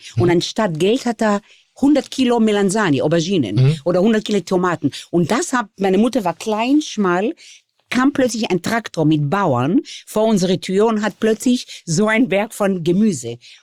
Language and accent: German; Israel; born or raised there